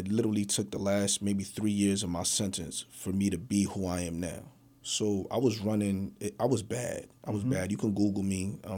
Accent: Harlem, New York, United States; I'm born and raised in Harlem.

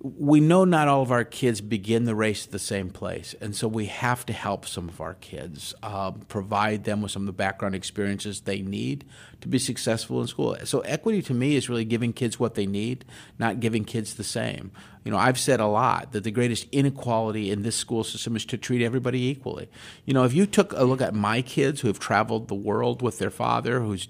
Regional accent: Iowa, United States; I know this growing up in Iowa

